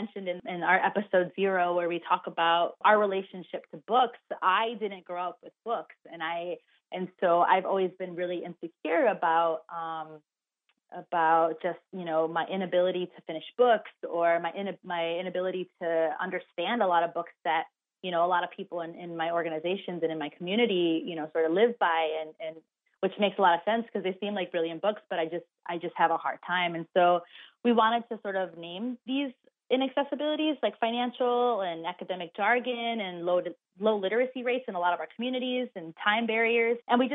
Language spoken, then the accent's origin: English; Chicago, Illinois, United States; I was born and raised in Chicago on the far east side, South Chicago area, and I've been organizing for about 10 years now.